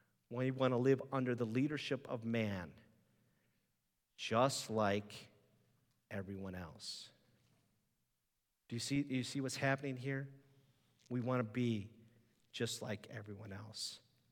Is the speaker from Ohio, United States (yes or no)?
yes; Ohio, United States; I like the Ohio State Buckeyes. I grew up in Ohio.